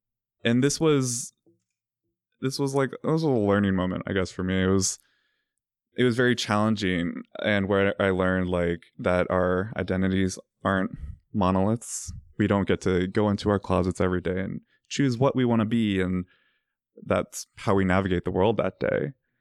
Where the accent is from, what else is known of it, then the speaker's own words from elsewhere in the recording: Virginia, United States; All right, so I'm from Virginia, raised by religious parents, and I went to this small, tiny Catholic school.